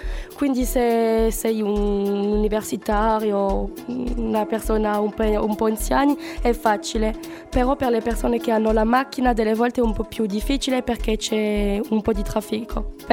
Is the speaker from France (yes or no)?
yes; France; Italian is a second language; now in Cagliari, Italy; Vengo dalla Francia.